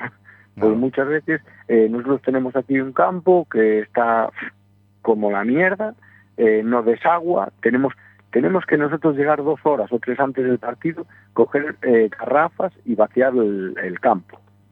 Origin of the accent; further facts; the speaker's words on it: Galicia, Spain; nosotros venimos de Galicia, que juega béisbol 0